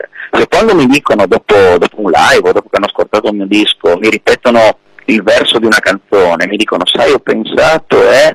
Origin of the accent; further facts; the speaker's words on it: Friuli-Venezia Giulia, Italy; qua a Udine, e domenica sarò di nuovo al Senza Tempo, che è un altro locale dalle mie parti in Friuli